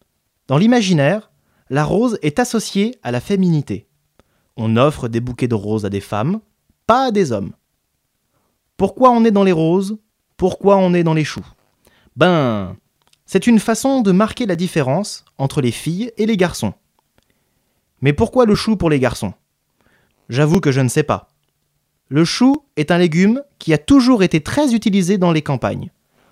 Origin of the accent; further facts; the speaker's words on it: France; C'est vrai que chez nous, en France, on raconte ça.